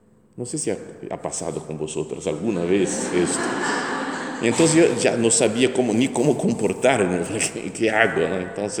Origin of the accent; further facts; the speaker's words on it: Brazil; Spanish is a second language; Soy de Brasil, brasileño